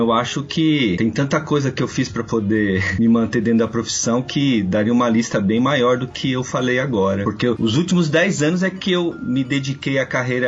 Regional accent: São Bernardo do Campo, São Paulo, Brazil; eu sou de São Bernardo do Campo

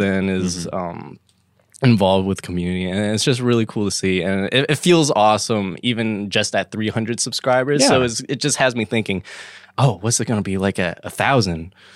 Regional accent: Midwest, United States; Yeah, I'm from the Midwest.

